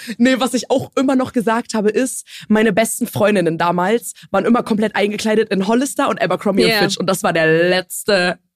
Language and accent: German; Braunschweig, Lower Saxony, Germany; Ich bin in Braunschweig zur Schule gegangen.